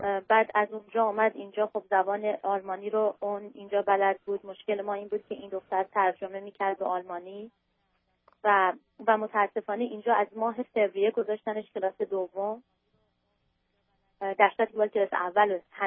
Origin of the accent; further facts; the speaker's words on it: Iran; also born or lived in Europe; now in United States; من حدود 7 سالی که از ایران و بیرون اومدم و حدود 5 سالی که اینجا هستم.